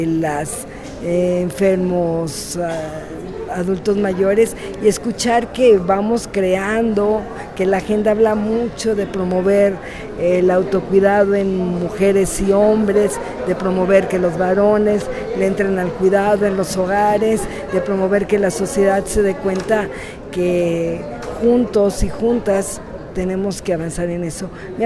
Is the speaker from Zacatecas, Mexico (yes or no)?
yes; Zacatecas, Mexico; por medicina, no por doctorado. Soy de Zacatecas y fui diputada local de la 61 legislatura local 2013-2016 en Zacatecas.